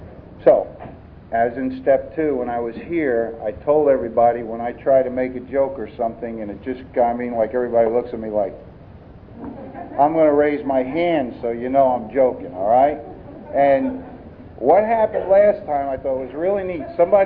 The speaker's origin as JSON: {"language": "English", "region": "New Jersey", "country": "United States", "said": "but I'm a Yankee. I'm from New Jersey, where I got sober."}